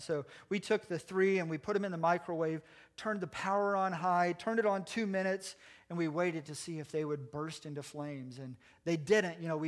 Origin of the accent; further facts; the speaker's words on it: the South, United States; the way that we did growing up in the South